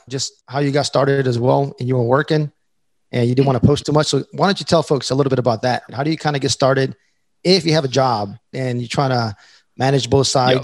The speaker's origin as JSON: {"language": "English", "town": "Raleigh", "region": "North Carolina", "country": "United States", "tie": "born or raised there", "said": "He actually lives in Raleigh, in my hometown."}